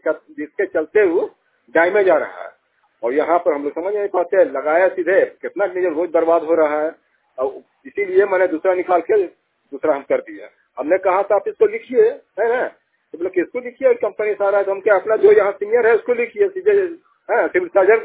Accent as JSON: {"language": "Hindi", "town": "Hazaribagh", "region": "Jharkhand", "country": "India", "said": "मैं शहर का हजारीबाग शहर का निवासी हूँ।"}